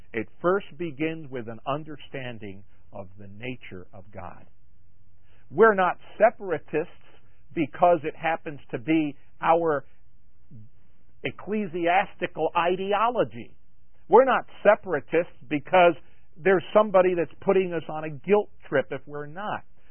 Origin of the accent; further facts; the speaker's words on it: Long Island, New York, United States; I'm from Long Island, New York.